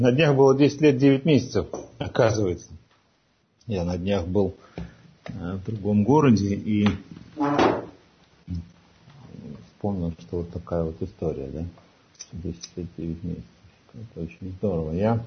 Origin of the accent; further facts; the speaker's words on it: Saint Petersburg, Russia; Я сам из Петербурга, из Ленинграда.